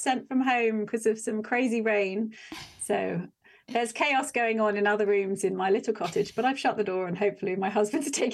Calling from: South West England, United Kingdom; I'm in Devon, which is in the southwest of England. I live in a small village between the sea and the fields, countryside.

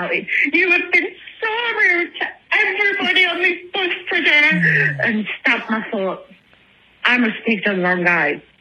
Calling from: England, United Kingdom; I'm calling from England. I'm not Becky, even though she's awesome.

